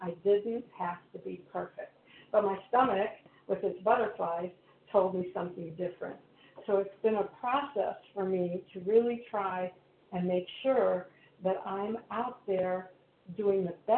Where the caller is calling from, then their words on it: North Carolina, United States; I am gratefully recovered from North Carolina.